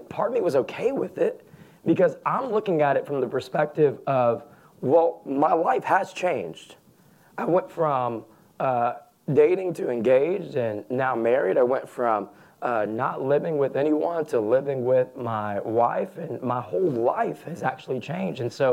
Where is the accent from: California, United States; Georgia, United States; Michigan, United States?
Georgia, United States; Atlanta; accent: southern drawl; also born or lived in South Florida / New York City; I grew up in Atlanta. And I spent most of my life in Georgia, and so if you hear a little bit of a southern drawl start to come out, that's why. Moved to South Florida, that's where I met my wife.